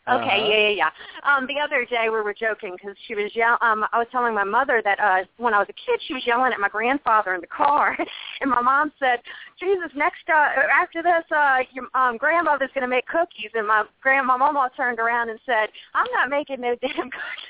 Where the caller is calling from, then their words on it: New Orleans, Louisiana, United States; I'm from New Orleans.